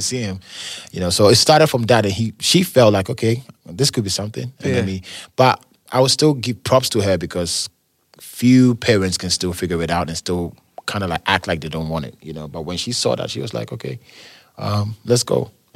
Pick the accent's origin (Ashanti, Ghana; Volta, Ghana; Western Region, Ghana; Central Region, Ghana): Ashanti, Ghana; So yeah, we are like from the Ashanti region.